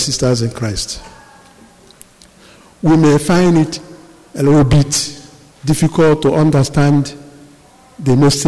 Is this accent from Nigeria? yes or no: yes; Nigeria; I come from Nigeria.